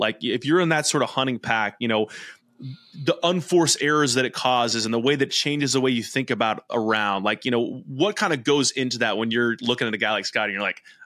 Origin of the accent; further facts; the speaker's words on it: California, United States; growing up in Central California as a Warriors fan